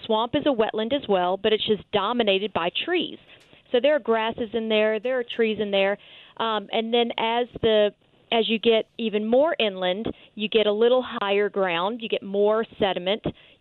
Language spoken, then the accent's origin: English; New Orleans, Louisiana, United States; I am. I grew up in New Orleans.